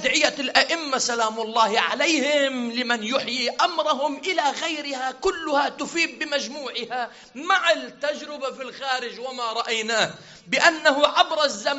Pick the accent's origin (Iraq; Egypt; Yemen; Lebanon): Lebanon; مثل اليوم حتى عندنا في لبنان من يستشهد شاب عمره ولا 16 سنة